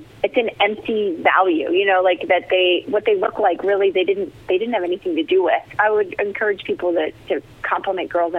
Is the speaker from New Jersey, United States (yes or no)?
yes; New Jersey, United States; I grew up in New Jersey and was youngest of 4